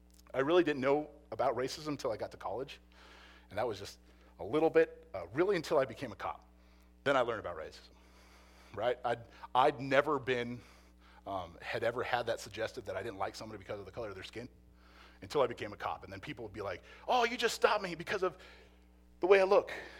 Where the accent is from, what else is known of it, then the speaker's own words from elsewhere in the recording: Las Vegas, Nevada, United States; Man, I was born and raised in Vegas, right? I didn't know racism.